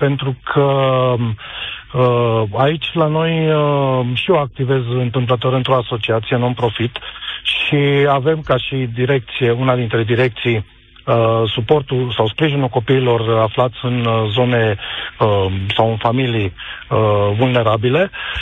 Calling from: Cluj-Napoca, Cluj County, Romania; vă sunt de la Cluj.

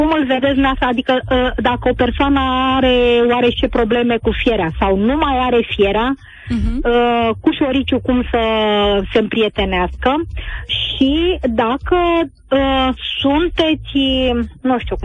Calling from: Târgu Jiu, Gorj County, Romania; sunt de la Târgu Jiu.

